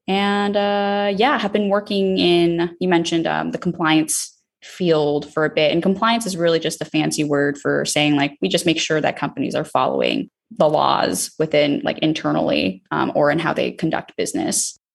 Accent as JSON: {"language": "English", "region": "Texas", "country": "United States", "tie": "born or raised there", "also_born_or_lived": "New York", "said": "And then I went to school all in Texas. I was born in New York, but I don't remember that. Went to school all in Texas for university. I stayed in Texas as well."}